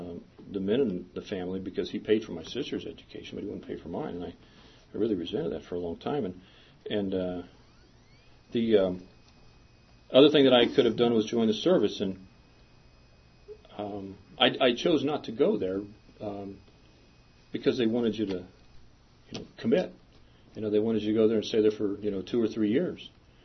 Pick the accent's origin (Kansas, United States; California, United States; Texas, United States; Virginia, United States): Kansas, United States; But the only reason I really wanted to join that place is because I grew up in Kansas.